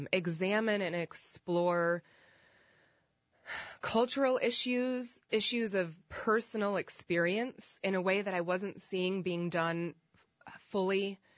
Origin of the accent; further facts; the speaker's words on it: Springville, Iowa, United States; also born or lived in Cameroon; So I was born in Iowa City, as you said. And then really quickly after I was born, my mom and dad hightailed it out of here to Cameroon in Africa, which is where my dad is from. And I grew up there until I was about 8 years old.